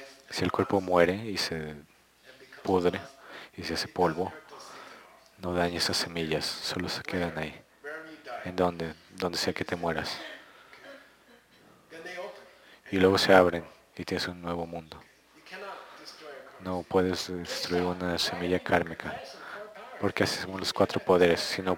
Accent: United States; Cuando crecí en Estados Unidos, la mayoría de los periódicos eran neutrales

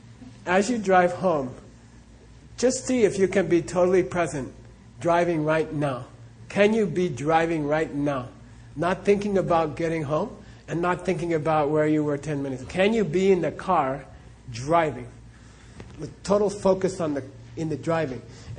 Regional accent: Phoenix, Arizona, United States; It's very fun for me, and this is my hometown, so I love Phoen

